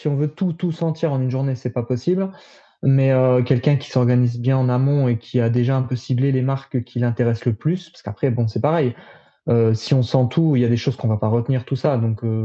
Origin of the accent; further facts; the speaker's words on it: France; on est français, donc on va toujours se plaindre